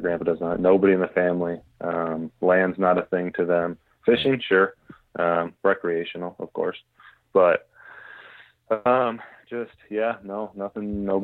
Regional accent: Michigan, United States; Same town. I've been here my whole life.

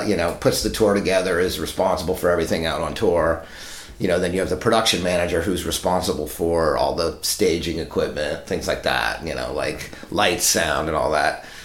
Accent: Reading, Pennsylvania, United States; So the way it happened is I grew up in Reading, Pennsylvania, and I had a job where I used to fix cash registers and computers.

